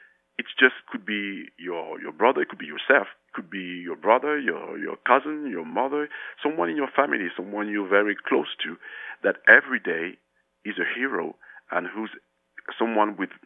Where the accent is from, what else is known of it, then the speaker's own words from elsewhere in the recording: France; even though I grew up in France